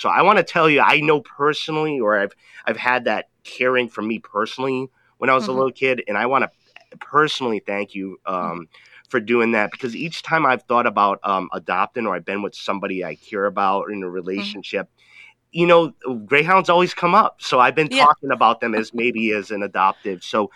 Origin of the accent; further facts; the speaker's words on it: Rhode Island, United States; I grew up in Rhode Island